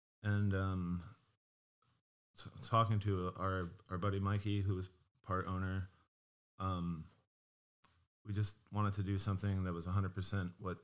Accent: Pennsylvania, United States; moved away as an adult; now in Portland, United States; I'm the same boat. 40-year-old buck. I'm from Pennsylvania.

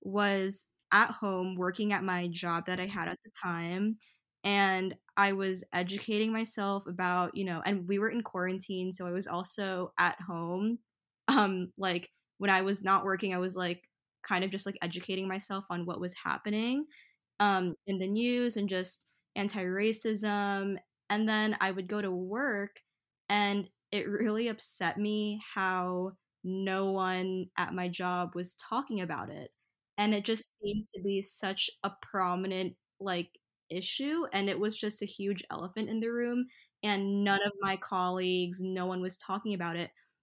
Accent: Flushing, New York, United States; Oh, no, I grew up in Flushing, Queens, New York.

